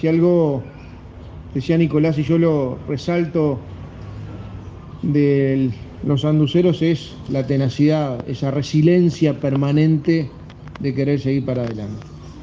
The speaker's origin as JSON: {"language": "Spanish", "region": "Tacuarembó", "country": "Uruguay", "said": "Nosotros venimos de Tacuarembó"}